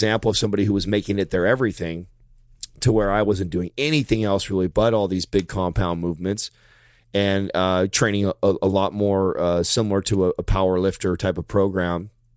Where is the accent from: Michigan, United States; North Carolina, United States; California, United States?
California, United States; I'm from Tuolumne County up there.